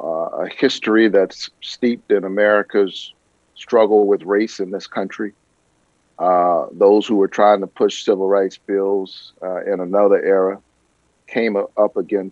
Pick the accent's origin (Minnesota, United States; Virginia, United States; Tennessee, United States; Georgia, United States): Georgia, United States; there are those in my home state of Georgia and across this country who are trying to make it harder rather than easier for people to vote